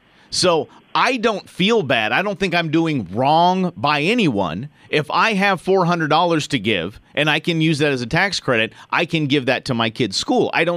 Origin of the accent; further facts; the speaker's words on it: Long Beach, California, United States; I'm from Long Beach, California